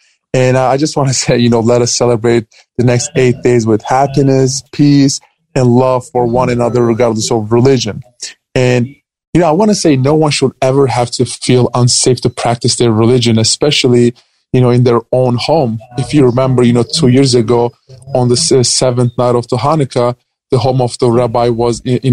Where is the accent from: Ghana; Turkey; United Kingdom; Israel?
Turkey; now in United States; where I grew up in Turkey, there is no freedom of speech, religion, or expression. And well, when I come to America